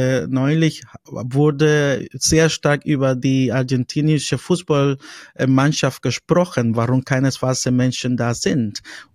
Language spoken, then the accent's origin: German; Colombia; weil ich als Lateinamerikaner, als Kolumbianer ein völlig anderes Bild der Waldorfpädagogik habe